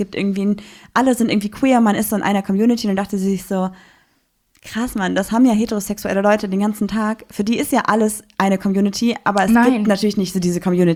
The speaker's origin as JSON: {"language": "German", "town": "Düsseldorf", "region": "North Rhine-Westphalia", "country": "Germany", "said": "Ich mag Köln auch sehr gerne, auch als Düsseldorferin."}